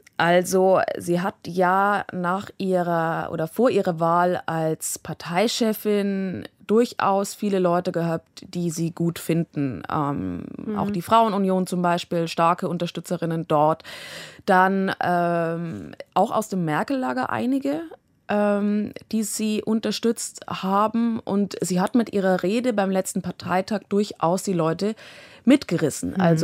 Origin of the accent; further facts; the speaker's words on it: Bavaria, Germany; accent: Bavarian; jetzt sage ich mal ein Wort, das aus meinem Dialekt kommt, aus dem Bayerischen